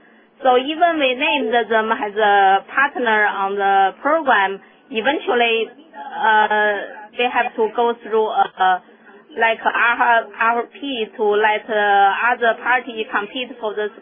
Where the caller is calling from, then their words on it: Warsaw, Illinois, United States; I'm calling from Warsaw, Illinois, at Chicago.